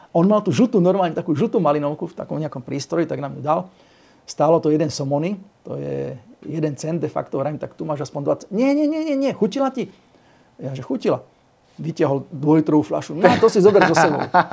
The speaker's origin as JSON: {"language": "Slovak", "town": "Prievidza", "region": "Trenčín Region", "country": "Slovakia", "said": "Ja som z Prievidze."}